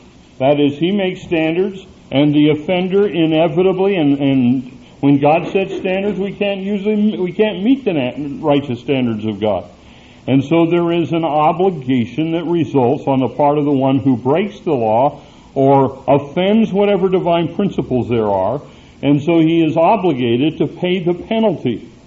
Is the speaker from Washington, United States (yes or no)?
yes; Washington, United States; I was raised in Eastern Washington